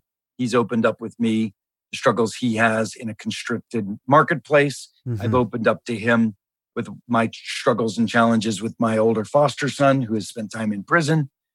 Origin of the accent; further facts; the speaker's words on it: Pittsburgh, Pennsylvania, United States; When I was a kid, I grew up in Pittsburgh. My old man was unemployed steel worker